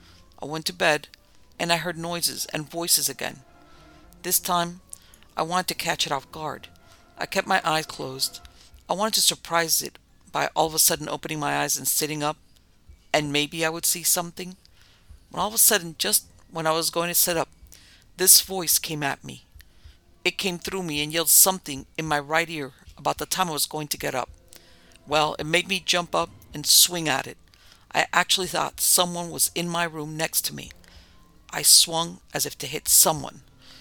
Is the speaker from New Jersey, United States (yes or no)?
no; Dickinson, Texas, United States; moved away as an adult; I'm from Dickinson and have moved away since I was 21 and haven't been back.